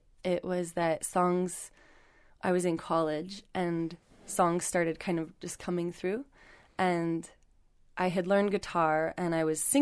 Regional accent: Windsor, California, United States; born there; I was born in Windsor, California, which is in Sonoma County.

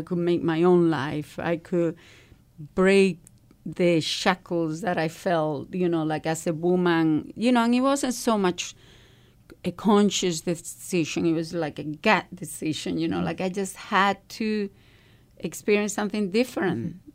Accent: Malaga, Andalusia, Spain; So I was born in Spain, grew up in Malaga, big family, 9 brothers and sisters.

